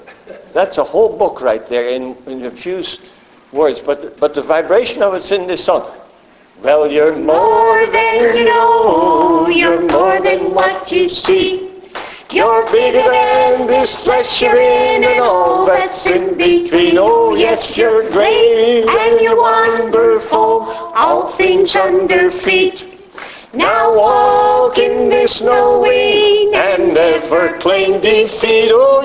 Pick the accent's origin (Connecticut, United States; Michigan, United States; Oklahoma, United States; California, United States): Oklahoma, United States; We're not from Georgia. We're from Oklahoma.